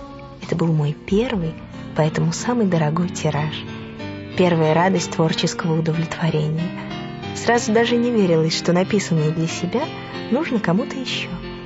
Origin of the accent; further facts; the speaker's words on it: Kamchatka Krai, Russia; moved away; also born or lived in Ukraine; Совсем маленькой судьба перебросила меня на суровую землю Камчатки.